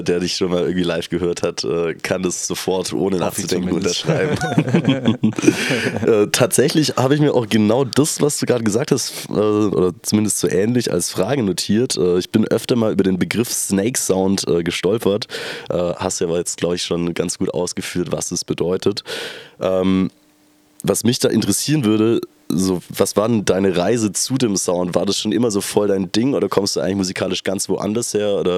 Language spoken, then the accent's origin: German; Baden-Württemberg, Germany; ich komme ursprünglich nicht direkt aus dem Kern von Stuttgart, sondern einen Ticken außerhalb